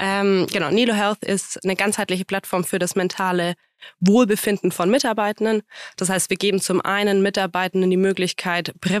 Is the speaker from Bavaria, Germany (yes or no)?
yes; Bavaria, Germany; Ich bin im Allgäu aufgewachsen, kleines Dorf.